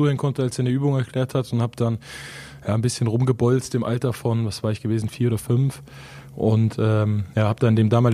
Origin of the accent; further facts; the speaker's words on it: Lampertheim, Hesse, Germany; also born or lived in Heppenheim; Ich bin in Heppenheim geboren und ich glaube, ich bin da aber auch nur reingefahren zur Geburt und dann sofort wieder rausgefahren. Weil ich bin dann in Lampertheim aufgewachsen.